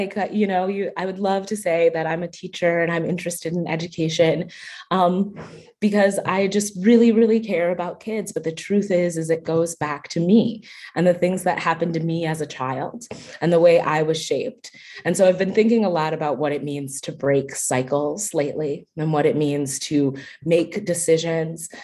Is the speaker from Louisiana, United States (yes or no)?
no; Madison, Wisconsin, United States; I was born in Madison, Wisconsin, and I went to school here and I love this community for a reason.